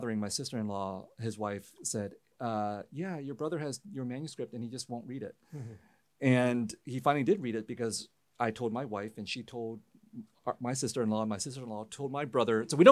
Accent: San Jose, California, United States; also born or lived in Vietnam / Harrisburg, Pennsylvania; I was born in Vietnam in 1971 and then came as a refugee in 1975. And we settled initially in Harrisburg, Pennsylvania after our time in a refugee camp. And then we moved to San Jose in 1978.

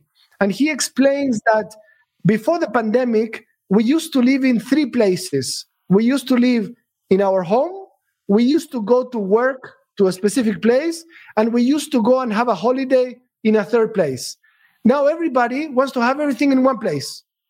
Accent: Argentina; now in Dubai, United Arab Emirates; When I first came here 15 years ago, I'm from Argentina

